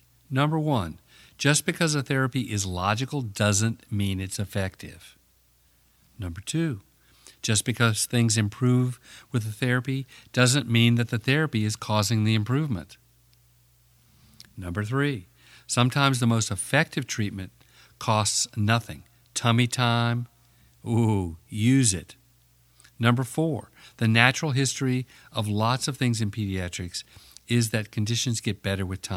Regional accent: Charlotte, North Carolina, United States; actually started with a group of neurosurgeons in my hometown, Charlotte.

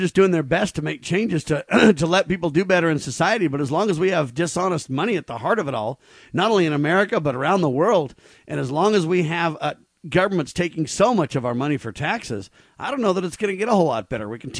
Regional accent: England, United Kingdom; I'm just an English guy.

